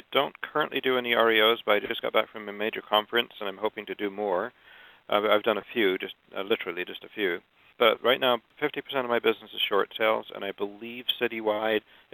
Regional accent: England, United Kingdom; born there; also born or lived in France / Spain / Canada; I was born in England, and I went to school in England, France, Spain, and Canada, and I went to 24 schools in 12 years.

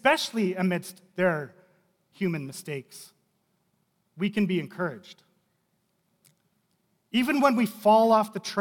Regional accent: Kelowna, British Columbia, Canada; also born or lived in Saskatoon; I grew up in Kelowna, BC. Actually, my first 10 years were here in Saskatoon, and then we moved out to Kelowna when I was about 11.

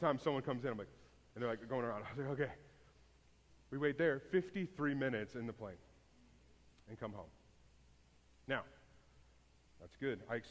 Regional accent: Houston, Texas, United States; I grew up in Houston.

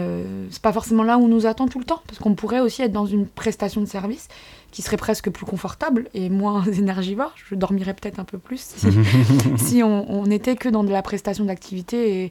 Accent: Aubervilliers, Île-de-France, France; now in Bagneux, France; moi, je suis un pur produit de la banlieue et j'en suis assez fière. Au-delà du quartier populaire, moi, j'ai grandi à Aubervilliers, dans un grand ensemble

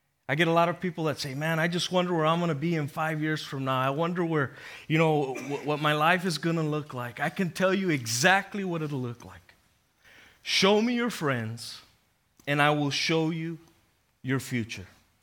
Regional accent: Texas, United States; now in New York, United States; And I used to be a Texan. And now I'm a New Yorker.

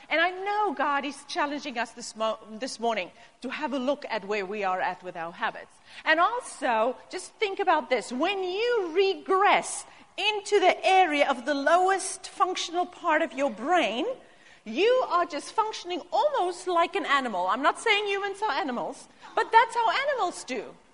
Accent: South Africa; now in United States; I grew up in South Africa. I learned how to drive on the left side of the road.

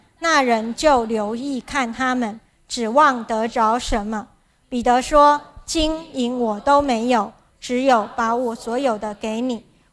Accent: Taiwan; 我们在台湾的我是从台湾来

